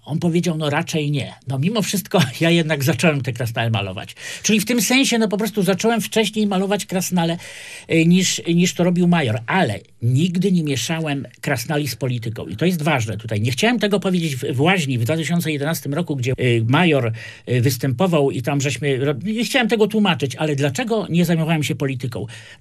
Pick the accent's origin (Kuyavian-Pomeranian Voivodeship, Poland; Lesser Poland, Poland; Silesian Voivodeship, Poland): Silesian Voivodeship, Poland; Bytom; urodziłem się w Bytomiu, to krasnale niemieckie po prostu.